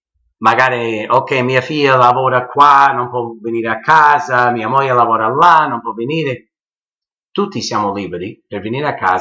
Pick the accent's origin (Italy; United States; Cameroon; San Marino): United States; Chicago, Illinois; Io sono nato a Chicago, cresciuto a Chicago